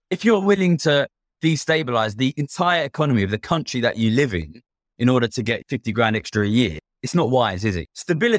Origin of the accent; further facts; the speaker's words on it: Ilford, London, United Kingdom; he's just from where I'm from Ilford in East London.